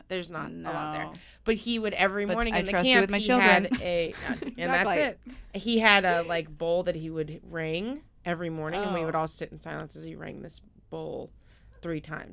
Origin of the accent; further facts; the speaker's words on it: Denver, Colorado, United States; I grew up in Denver. It was a very outdoorsy type of lifestyle.